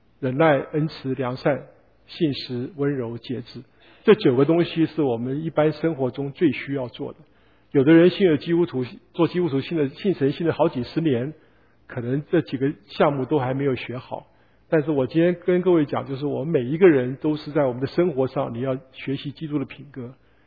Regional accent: Hunan, China; 像我是湖南人，湖南人是骡子脾气

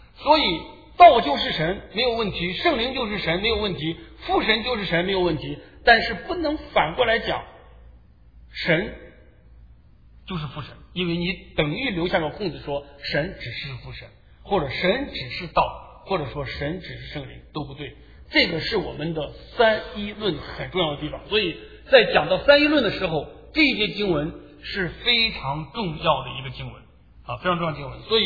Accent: China; 我们中国人马上想到道哈。

